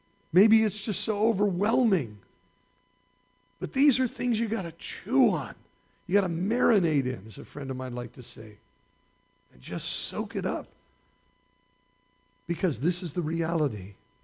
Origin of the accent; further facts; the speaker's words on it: California, United States; Now, we are from the Georgetown Divide